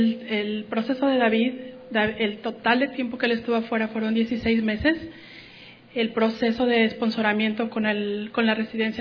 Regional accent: Mexico; porque yo soy mexicana y él salvadoreño

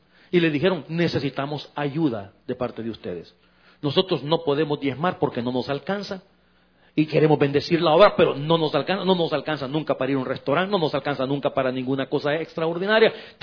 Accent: San Salvador, El Salvador; moved away; Y esto pasó en mi país, en San Salvador, en la ciudad. Hace unos años, ya estábamos nosotros acá, no había llovido por muchos meses en mi país.

